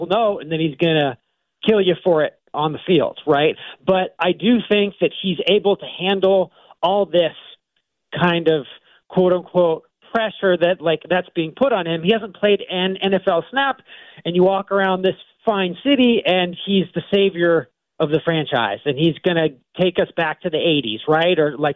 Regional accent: California, United States; and I'm from Southern California, and USC is king down there.

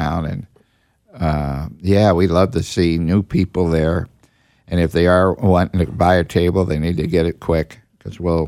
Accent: St. Louis, Missouri, United States; I am from St. Louis. Yeah, yeah. It's Forest Park

